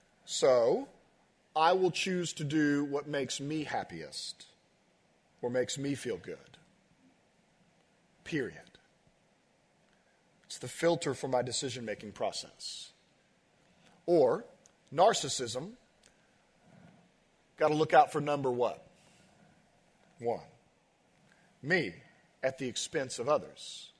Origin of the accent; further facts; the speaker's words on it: United States; We're American. We like our freedoms, right?